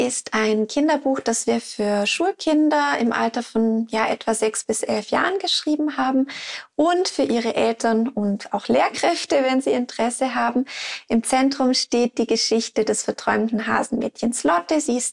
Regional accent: Switzerland; je nach Bundesland oder Kanton bei uns in der Schweiz

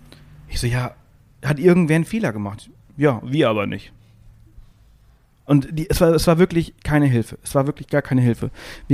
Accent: Alcúdia, Balearic Islands, Spain; Aber ich komme halt nicht aus Palma. Ich komme aus Alcudia. Das ist so ein kleiner Ort. Hat 15.000 Einwohner oder irgendwie sowas.

